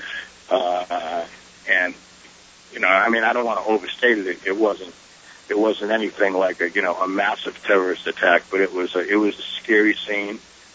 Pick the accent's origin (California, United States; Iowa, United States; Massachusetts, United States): Massachusetts, United States; Boston; I grew up in Boston, and this is really the shining event of the city.